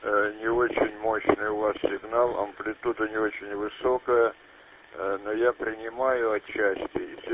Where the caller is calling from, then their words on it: Birobidzhan, Jewish Autonomous Oblast, Russia; Биробиджан, еврейская автономия, Дальний Восток.